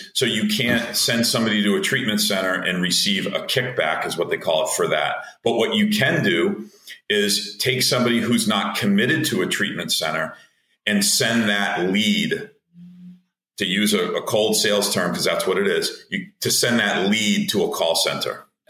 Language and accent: English; New England, United States; And I'm from New England and I have children and I don't want to leave the New England area.